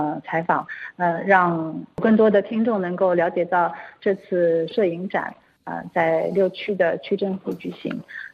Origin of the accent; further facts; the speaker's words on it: Shanghai, China; 另外一方面也可以给观众介绍我的出生地，因为我本身就是一个上海人嘛